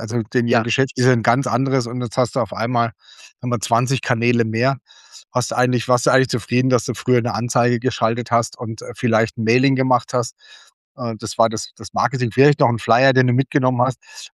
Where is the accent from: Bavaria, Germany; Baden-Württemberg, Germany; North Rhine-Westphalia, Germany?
Baden-Württemberg, Germany; Leimen; weil ich bin ja in der Heidelberger Gegend aufgewachsen, also Leim, Sandhausen.